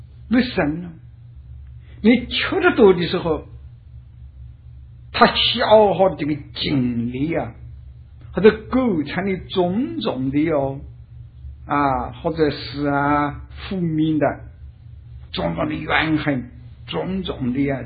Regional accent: China; 我们中国人啊是有名的好吃的这个民族

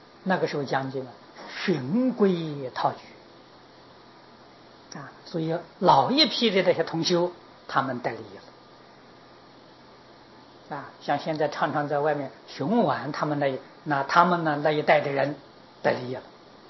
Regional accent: Taiwan; 我们台湾人就有福了

